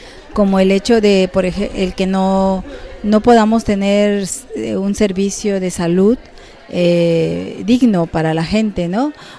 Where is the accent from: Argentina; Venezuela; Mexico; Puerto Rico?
Mexico; Juchitán, Oaxaca; soy del Istmo de Tehuantepec, de Juchitán. Pertenezco al pueblo indígena Vinizá.